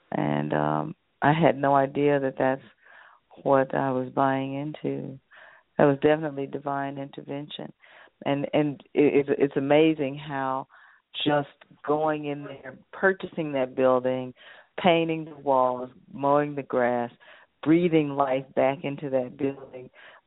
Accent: Dallas, Texas, United States; Well, I love South Dallas because I grew up here as well. The first 5 years of my life was South Dallas. I grew up on Latimer Street

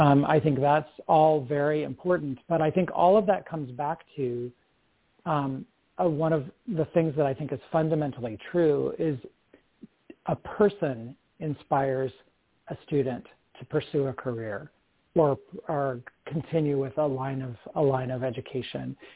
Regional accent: Corpus Christi, Texas, United States; now in Seattle, United States; I grew up in South Texas, in Corpus Christi, Texas.

